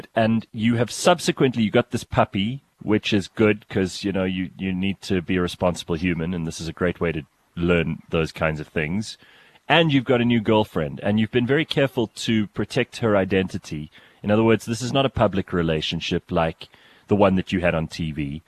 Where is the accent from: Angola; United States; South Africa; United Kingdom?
South Africa; Pretoria, Gauteng; we're both from Pretoria